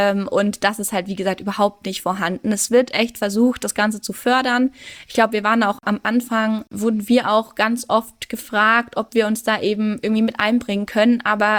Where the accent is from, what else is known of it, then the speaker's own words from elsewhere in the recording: Würzburg, Bavaria, Germany; now in Regensburg, Germany; Ich bin ja ursprünglich aus Würzburg und bin dann nach Regensburg gekommen wegen meiner Beziehung